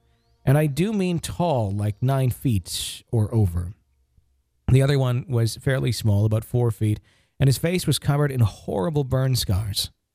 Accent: Finland; English is a second language; I'm from Finland

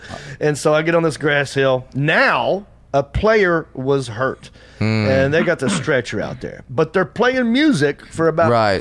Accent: Hickory, North Carolina, United States; but like I get recognized a lot in Hickory, in my hometown.

